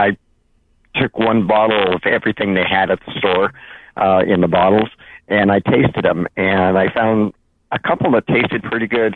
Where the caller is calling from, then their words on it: Santa Cruz, California, United States; from Santa Cruz.